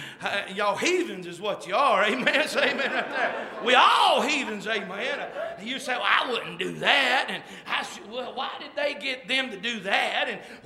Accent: North Carolina, United States; because I'm from North Carolina.

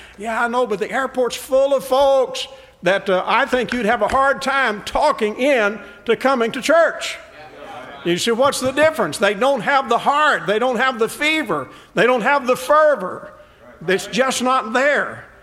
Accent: Kentucky, United States; But growing up in Kentucky like I did, you know, every boy in Kentucky plays basketball.

